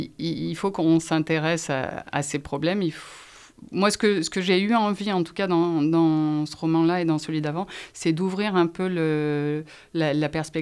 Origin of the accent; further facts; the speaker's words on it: Grenoble, Auvergne-Rhône-Alpes, France; quand j'étais petite, à Grenoble, c'était les Italiens qui tenaient la ville.